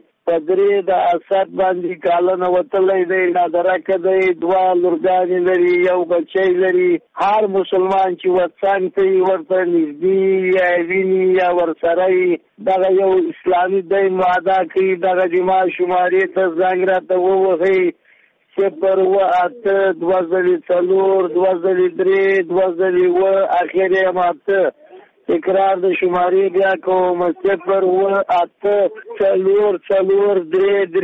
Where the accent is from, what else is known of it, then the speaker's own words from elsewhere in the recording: Mazar-i-Sharif, Balkh, Afghanistan; د مزار شریف نه